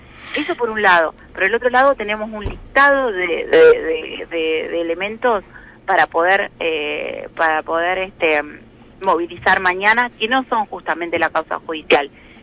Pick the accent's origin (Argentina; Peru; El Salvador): Argentina; Entre Ríos; todos los que estamos en la coordinadora somos entrerrianos, crecimos en Entre Ríos